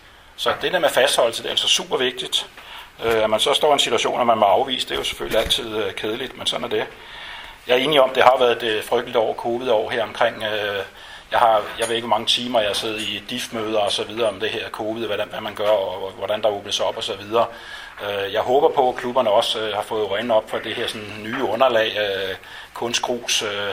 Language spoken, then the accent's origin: Danish; Humlebæk, Capital Region of Denmark, Denmark; Humlebæk, hvor jeg kommer fra